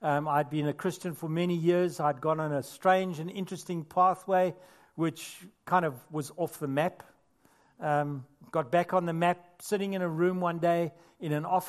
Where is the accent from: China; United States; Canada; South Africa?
South Africa; accent: South African; as you can hear from my accent, it was a South African government stamp on it